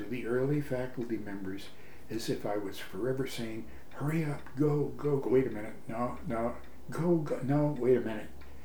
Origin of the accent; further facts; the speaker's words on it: Washington, United States; I was raised in Western Washington, and I do anything to get back.